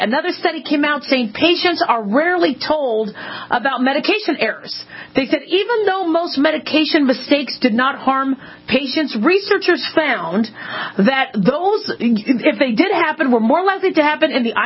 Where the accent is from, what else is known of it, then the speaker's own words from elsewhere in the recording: Arizona, United States; I remember in the second grade when I grew up in Scottsdale, or Phoenix, Arizona, we had to do … in sign language.